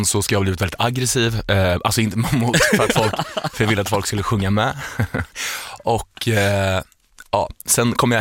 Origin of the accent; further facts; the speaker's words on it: Norway; Swedish is a second language; Jag är ju norsk